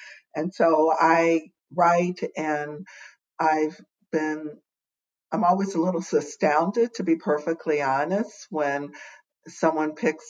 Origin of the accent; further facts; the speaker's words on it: Alexandria, Virginia, United States; When Raj and I traveled back to my hometown church in Alexandria, Virginia to get married.